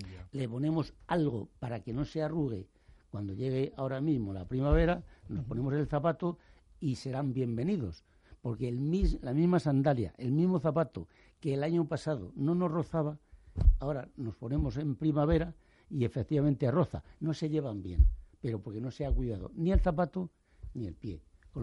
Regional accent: Salamanca, Castile and León, Spain; Yo soy de Salamanca. Viva Salamanca

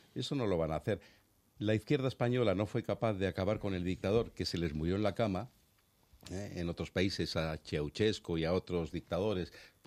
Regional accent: Chile; now in Spain; Por mis padres emigraron a Chile cuando se casaron y yo soy de nacimiento, soy chileno, mis hermanos también, vamos, chileno, soy español, nacido en Chile.

